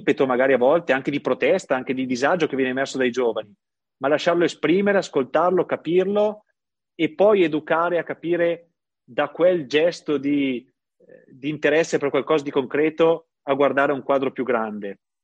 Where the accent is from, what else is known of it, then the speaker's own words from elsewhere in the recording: Lodi, Lombardy, Italy; io vengo da Lodi, che è un piccolo centro per certi versi simile